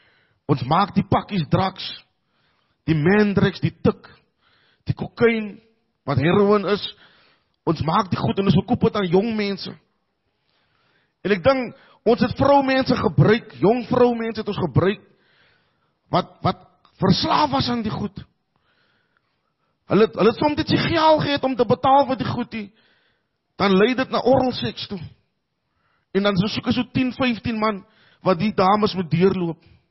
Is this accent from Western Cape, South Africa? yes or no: yes; Cape Flats, Western Cape, South Africa; soos Freek nog gesê het, ek is van die Kaapse vlakte.